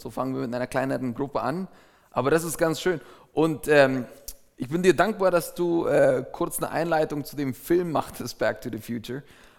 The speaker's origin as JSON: {"language": "German", "country": "Paraguay", "tie": "born or raised there", "second_language": "German", "moved": "yes", "lives_now": "Switzerland", "said": "Ich komme aus Paraguay, aus Südamerika. Ich bin dort geboren und aufgewachsen."}